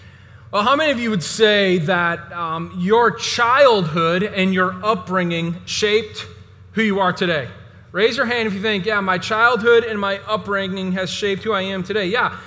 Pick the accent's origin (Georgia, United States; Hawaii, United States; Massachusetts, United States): Massachusetts, United States; Boston; I love Boston sports, and I grew up in Boston.